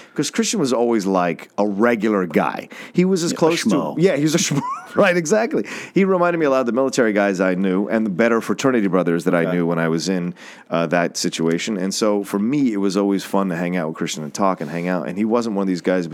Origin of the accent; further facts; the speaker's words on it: Virginia, United States; We were there for only maybe 6 months before we moved down to Virginia. Okay. So I was raised in Virginia, basically.